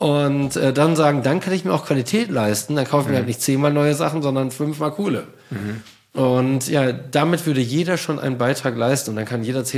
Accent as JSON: {"language": "German", "region": "North Rhine-Westphalia", "country": "Germany", "said": "als Münsterländer"}